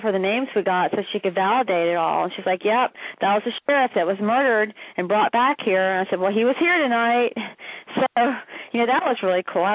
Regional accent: Richmond, Virginia, United States; Yeah, that's where I'm from. I'm from Richmond, actually.

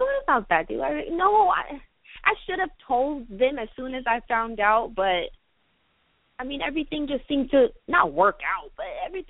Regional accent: California, United States; now in New York, United States; I'm in New York. It's probably like 12 degrees right now. Like, I'm from Cali. I'm not used to this.

